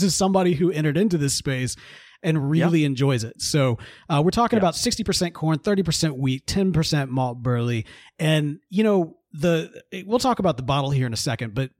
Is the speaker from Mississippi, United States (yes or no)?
yes; Mississippi, United States; Listen, look, growing up in Mississippi, like when they brought the Bandits in, like, hockey is marketed to us as boxing on ice.